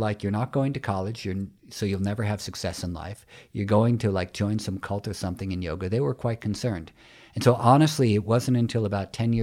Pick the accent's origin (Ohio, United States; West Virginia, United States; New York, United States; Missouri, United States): New York, United States; New York City; I'm from New York City, so the chaos of India was not shocking or disturbing to me. It was just different. But I'm used to chaos. And New York in the 1970s and 80s was not a safe place to grow up.